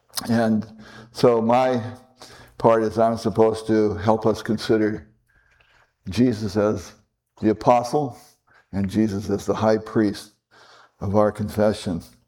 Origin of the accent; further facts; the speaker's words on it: Midlothian, Virginia, United States; I'm from Midlothian, Virginia, which is in between Upper Midlothian, or Upper Lothian, and Lower Lothian. And it's a suburb of Richmond.